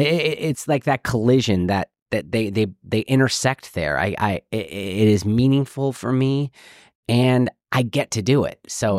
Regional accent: Illinois, United States; I'm from Illinois. I'm from actually north of Chicago

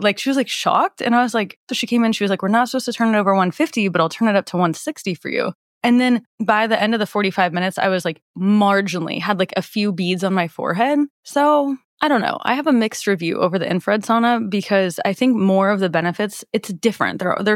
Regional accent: Nebraska, United States; Like, I'm from Nebraska.

